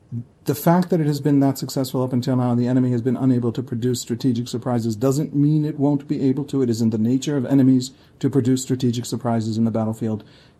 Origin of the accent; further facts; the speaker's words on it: Israel; I am from Israel. I work as a political journalist at the Times of Israel.